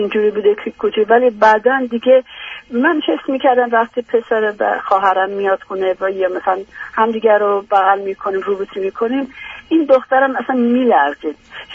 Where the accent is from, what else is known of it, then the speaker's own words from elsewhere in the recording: Iran; moved away; در هر صورت ما در سال 1986 از ایران بیرون اومدیم، 87 اومدیم اینجا.